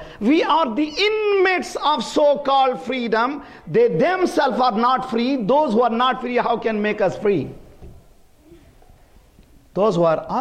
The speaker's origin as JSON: {"language": "English", "country": "India", "said": "For example, we are from India."}